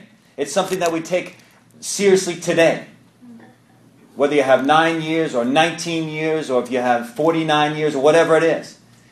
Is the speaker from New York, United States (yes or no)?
yes; New York, United States; now in Minnesota, United States; I had a horrible drug addiction in Minnesota. I'm originally from New York